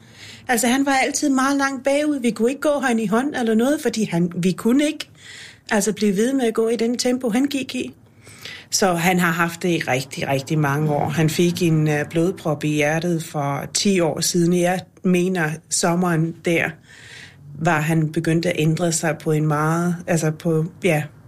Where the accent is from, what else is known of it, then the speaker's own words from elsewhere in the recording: Ireland; Han er islænding, jeg er irer.